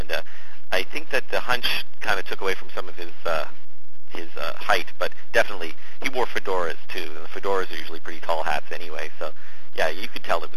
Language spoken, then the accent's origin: English; Toronto, Ontario, Canada; now in Vancouver, Canada; I'm from Toronto, I know exactly what he's talking about, and same reason I ended up in Vancouver, actually.